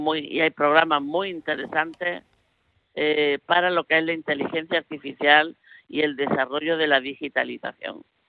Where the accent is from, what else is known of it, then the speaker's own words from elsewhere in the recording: Andalusia, Spain; now in Strasbourg, France; Granaína de Oveilar, del poniente granadino y de mi tierra siempre, situada donde esté.